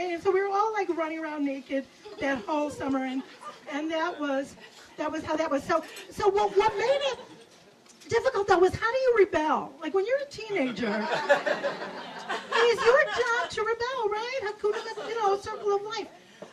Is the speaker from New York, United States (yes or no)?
no; Chicago, Illinois, United States; We're from Chicago.